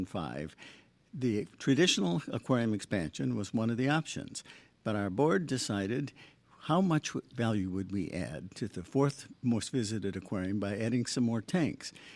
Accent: Michigan, United States; also born or lived in Long Island / Boston; I'm Long Island and Boston, but I grew up in Michigan.

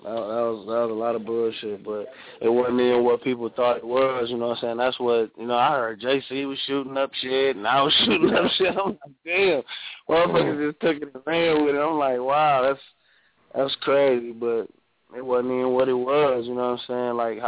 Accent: Pontiac, Michigan, United States; I mean, first of all, I'm from Pontiac, man, so you step out your porch, you're in the mix, you know what I'm saying, because it's so small

